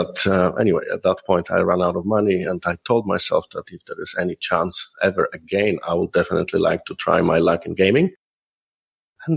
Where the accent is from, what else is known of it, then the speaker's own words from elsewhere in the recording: Poland; also born or lived in India; now in Norway; But I'm not from Norway. I'm from Poland originally. And I moved to Norway actually because after living in India as a young man